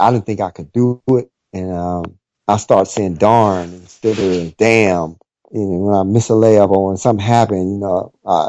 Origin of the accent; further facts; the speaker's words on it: Kansas City, Missouri, United States; growing up in Kansas City, I grew up in the housing projects, the low income, at risk area. That's where I grew up.